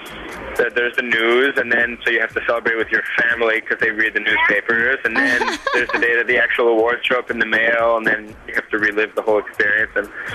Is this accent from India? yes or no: no; Canada; We screwed up by signing to being Canadian band signed to a U.S. label